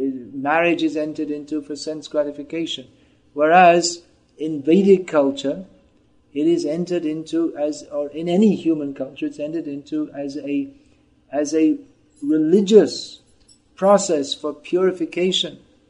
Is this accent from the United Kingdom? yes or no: yes; England, United Kingdom; As a child growing up in England, I'd never heard of Krishna because no one in the Western countries, no one knew.